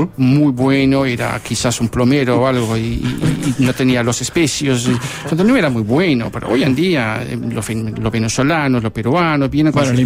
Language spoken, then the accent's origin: Spanish; Netherlands; Spanish is a second language; moved away as an adult; yo no soy holandés típico, porque no soy de esta zona, pero no me molesta el hecho de que me llamen holandés.